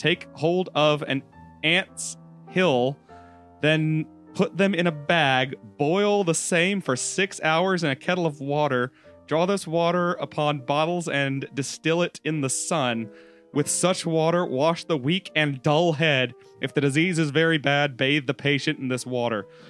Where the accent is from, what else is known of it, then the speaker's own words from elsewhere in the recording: United States; Like, I'm an American, but my ethnicity is completely unrelated to my geography.